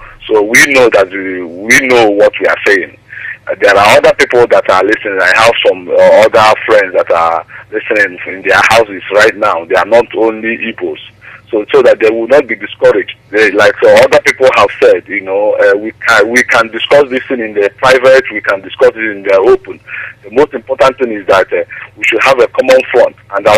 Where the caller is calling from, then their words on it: Dublin, Leinster, Ireland; I'm calling from Dublin, Ireland.